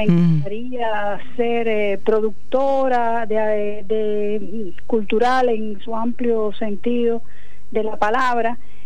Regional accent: Camagüey, Cuba; now in Argentina; nací en Cuba, en Camagüey. Estudié en Cuba todo el tiempo. Una parte posteriormente la hice en la antigua Unión Soviética y el resto de mi preparación todo ha sido en Cuba.

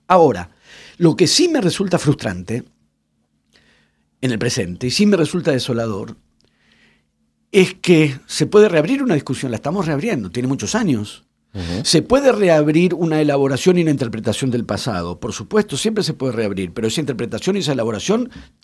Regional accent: Argentina; cuando dije todos los argentinos, la verdad que no somos todos los argentinos

